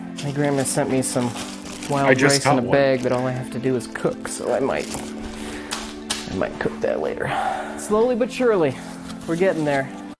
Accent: Minnesota, United States; moved away; I was born in Minnesota. Lived there for most of my life. I moved to Denver for a few years.

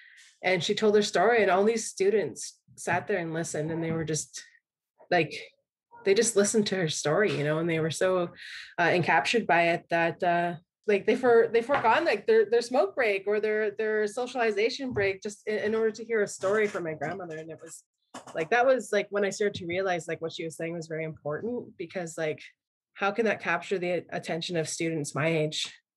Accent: Gull Bay First Nation, Ontario, Canada; I am from Gull Bay First Nation. … who are from the Bear Clan.

